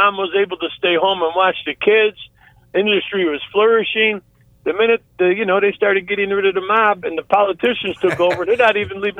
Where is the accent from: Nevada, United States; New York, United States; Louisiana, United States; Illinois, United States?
New York, United States; When I came from New York, I'm going to say around 1978, 1980